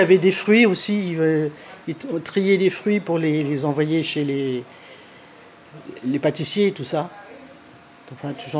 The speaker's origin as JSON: {"language": "French", "town": "Lardy", "region": "Île-de-France", "country": "France", "tie": "born there", "said": "Je suis né à Lardy. Je suis né là, actuellement, où il y a la boulangerie, mais c'était un café dans le temps. Et mes parents tenaient le café."}